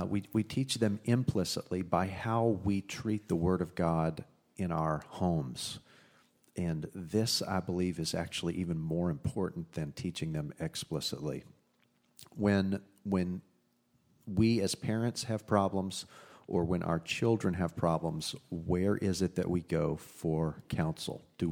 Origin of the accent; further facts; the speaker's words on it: Texas, United States; I grew up in the Bible Belt of Texas, and there's a good reason that it's called the Bible Belt, because everybody down there believes that the Bible is true.